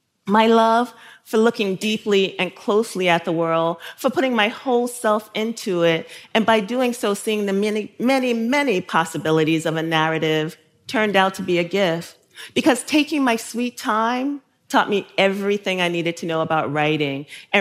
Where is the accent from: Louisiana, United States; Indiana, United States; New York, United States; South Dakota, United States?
New York, United States; Brooklyn; You know, I grew up in Bushwick